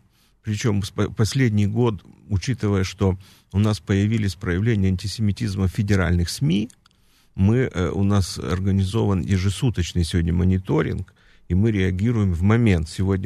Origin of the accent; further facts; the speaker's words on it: Zhytomyr Oblast, Ukraine; born there; first language Ukrainian; Russian is a second language; Я родился в Житомирской области. Я щирий українець, можу спілкуватися українською мовою, не забув українську мову, закінчив українську школу на відмінно.